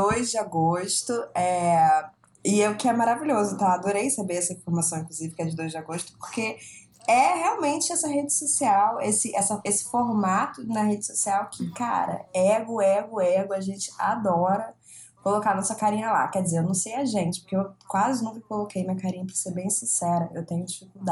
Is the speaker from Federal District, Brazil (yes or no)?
no; Rio de Janeiro, Brazil; Que os stories, tô muito carioca falando.